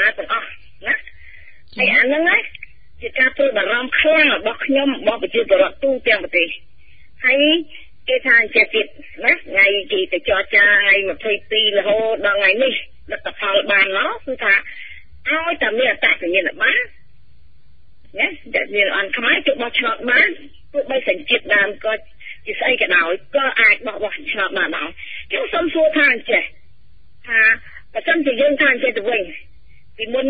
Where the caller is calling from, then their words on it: Kandal, Cambodia; ខ្ញុំមកពីខេត្តកណ្ដាល